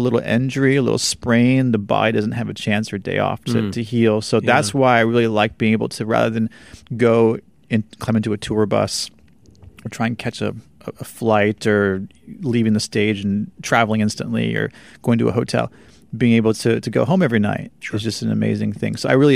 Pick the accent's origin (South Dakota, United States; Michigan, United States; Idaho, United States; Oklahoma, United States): South Dakota, United States; now in Branson, United States; So when I started, I'm originally from South Dakota. Very, very isolated.